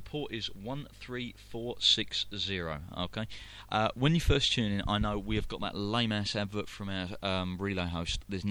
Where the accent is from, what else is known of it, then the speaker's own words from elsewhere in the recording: London, United Kingdom; accent: very heavy London accent; I'm English, I'm a Londoner, born and bred, and I've got a very, very heavy accent.